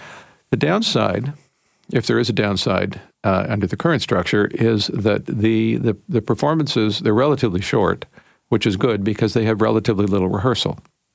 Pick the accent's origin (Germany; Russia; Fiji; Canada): Canada; Toronto, Ontario; also born or lived in United States; Because I spent most of my career in the United States of America. I grew up in Toronto. I grew up with this orchestra.